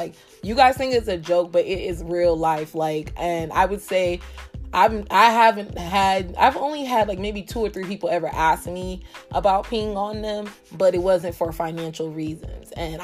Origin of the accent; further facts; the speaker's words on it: Miami, Florida, United States; I'm from Miami.